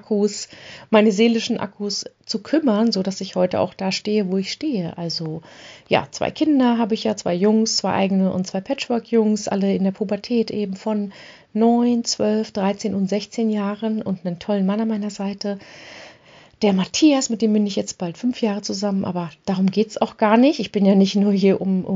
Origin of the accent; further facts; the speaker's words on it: Hanover, Lower Saxony, Germany; now in Hamburg, Germany; Ich bin Hannoveranerin und lebe in Hamburg.